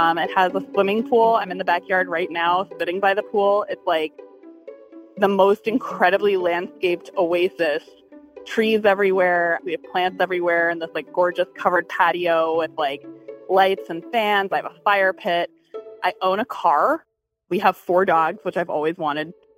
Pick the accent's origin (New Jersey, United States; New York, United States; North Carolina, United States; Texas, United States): New York, United States; Brooklyn; I am 33 years old, and I was born and raised in Brooklyn. I moved back to New York after graduating from college